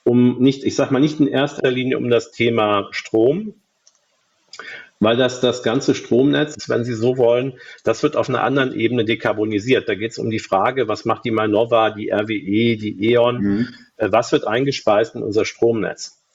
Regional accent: Rhineland, Germany; ich bin Rheinländer

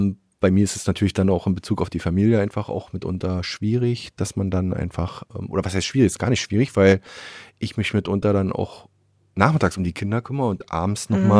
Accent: Berlin, Germany; als Berliner, als gebürtiger Berliner

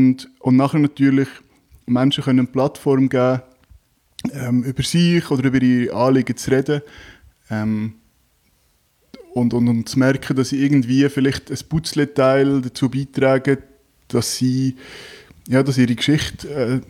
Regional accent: Zug, Switzerland; Ich bin ursprünglich aus Zug, in Zug aufgewachsen. Bin auch froh, wieder mal da im schönen Zug zu Gast zu sein.

